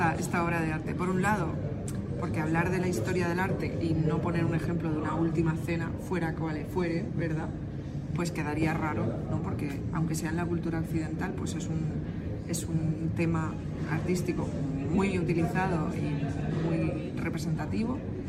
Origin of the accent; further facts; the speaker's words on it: Spain; Entonces a mí como mujer española me resulta muy chocante ver un pretzel en un dibujo medieval.